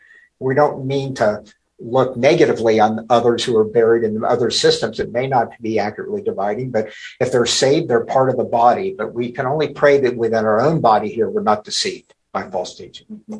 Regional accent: Cincinnati, Ohio, United States; some of you know I grew up in Cincinnati, so I'm orange and black today, not orange and blue.

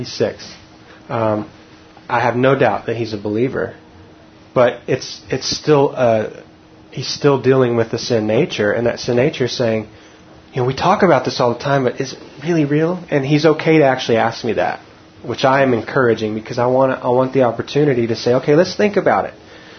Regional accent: Texas, United States; That's right. I'm from Texas, so and I'm a redhead, so I got those two things going for me.

